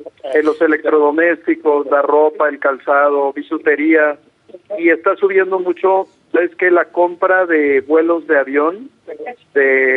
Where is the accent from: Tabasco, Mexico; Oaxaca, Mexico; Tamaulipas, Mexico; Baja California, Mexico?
Baja California, Mexico; Tijuana; acuérdate que yo soy de Tijuana y de toda la parte de la frontera